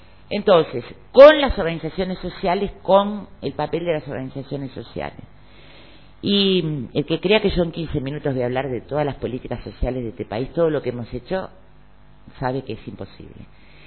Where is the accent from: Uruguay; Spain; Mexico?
Uruguay